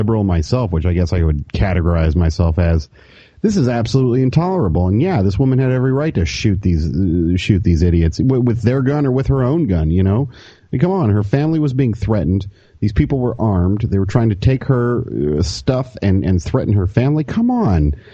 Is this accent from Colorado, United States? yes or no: yes; Colorado, United States; I actually spent a lot of time growing up in the Rocky Mountains out in Colorado